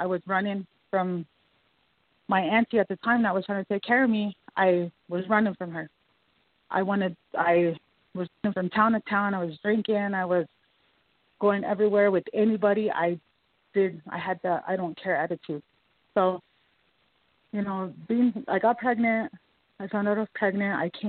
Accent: South Dakota, United States; My birth date is 5/6/81. I'm from the Cheyenne River Sioux Reservation.

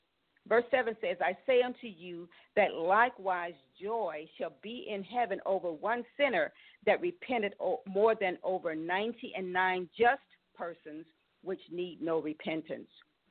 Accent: Indianapolis, Indiana, United States; this is when I was in Indianapolis, my hometown

